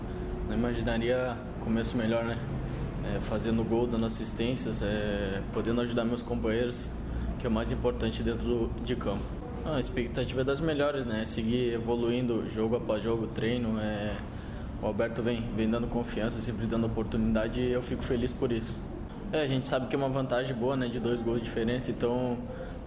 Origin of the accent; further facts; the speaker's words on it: Quaraí, Rio Grande do Sul, Brazil; lá na minha cidade, em Quaraí, no Rio Grande do Sul